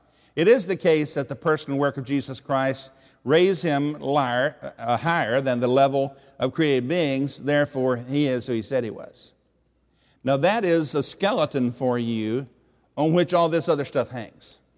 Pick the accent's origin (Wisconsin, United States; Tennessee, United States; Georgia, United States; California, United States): Tennessee, United States; Because I am from Tennessee.